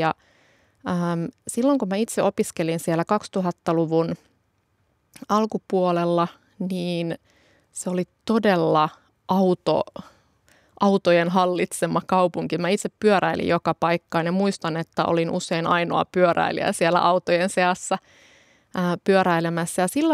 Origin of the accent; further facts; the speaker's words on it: Pieksämäki, South Savo, Finland; Mähän oon kasvanut Etelä-Savossa Pieksämäellä hyvin sellaisessa vehreässä omakotitalo alueella, jossa meillä oli metsä, järvi oli ihan siinä kodin vieressä